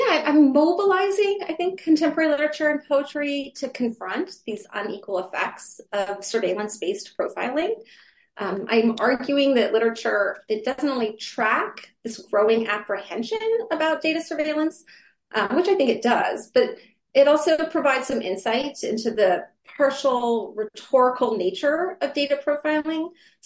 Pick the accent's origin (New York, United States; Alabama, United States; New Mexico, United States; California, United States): New Mexico, United States; But I am from New Mexico, very proudly from New Mexico. I sometimes joke that it's about 90% of my personality is being from that state.